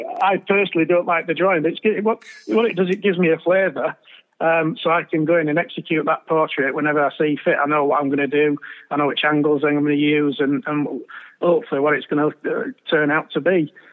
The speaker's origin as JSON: {"language": "English", "region": "Yorkshire and the Humber", "country": "United Kingdom", "said": "I'm a Yorkshireman, I'm down to earth"}